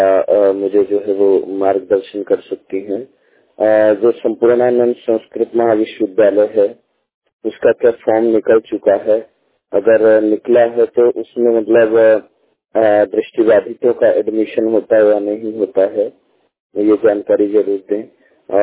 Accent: Nagpur, Maharashtra, India; और मैं नागपुर जिला से बिलोंग करता हूँ, महाराष्ट्र।

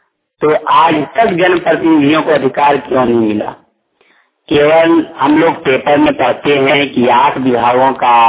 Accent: Fulariya, Jharkhand, India; ग्राम बहराडी trust फुलरिया panchayat गजकुंडा थाना हलियापुर प्रखंड गांडे जिला गिरिडीह का मूल निवासी हूँ।

